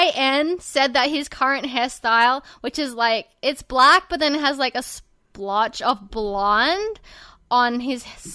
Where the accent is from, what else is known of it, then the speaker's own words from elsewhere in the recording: Australia; I don't even know the 50 states. I don't know the presidents. Because, I was brought up on Australian history